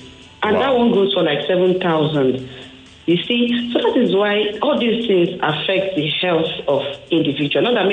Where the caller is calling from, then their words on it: Ikeja, Lagos, Nigeria; calling from Ikeja.